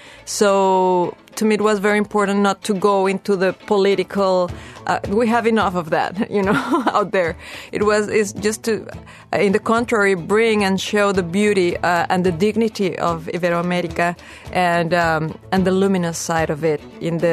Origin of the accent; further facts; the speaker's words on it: Mexico City, Mexico; now in New York, United States; I'm a singer, and I'm from Mexico City, and I live in New York.